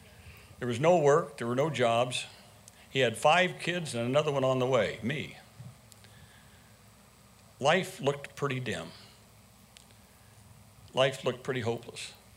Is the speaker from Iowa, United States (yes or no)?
yes; Cumming, Iowa, United States; As a young boy growing up in Cumming, Warren County, just a few miles from here, town of 150 people.